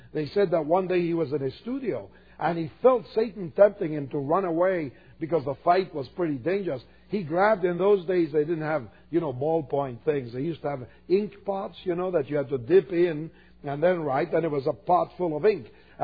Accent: Argentina; moved away as an adult; but way back in 1960, I came to study from Argentina at Multnomah.

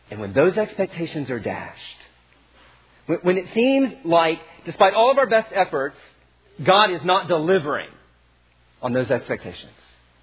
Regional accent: East Coast, United States; now in Pacific Northwest, United States; I understand that, you know, I'm from the East Coast where we're all cold and hard and emotionally repressed. I get that. And that I've moved to the West Coast, and not just anywhere on the West Coast, but the Pacific Northwest

